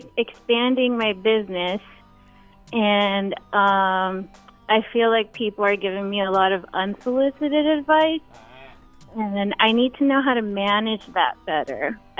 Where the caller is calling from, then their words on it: Joshua Tree, California, United States; Joshua Tree.